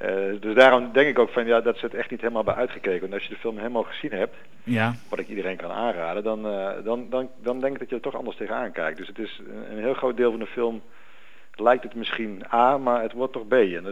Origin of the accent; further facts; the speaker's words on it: Venlo, Limburg, Netherlands; Ik kom uit Venlo, daar kun je tegen de achtergrond van Carnaval kun je ook een heel spannend verhaal vertellen.